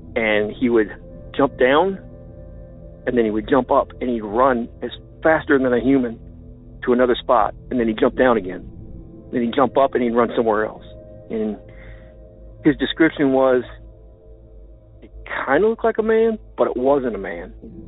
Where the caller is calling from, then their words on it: Illinois, United States; from Land of Lincoln.